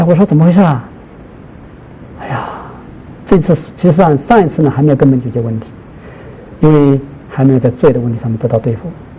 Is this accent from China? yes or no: yes; Shanghai, China; accent: Shanghainese; 我们上海话叫做不识相，就是不大识相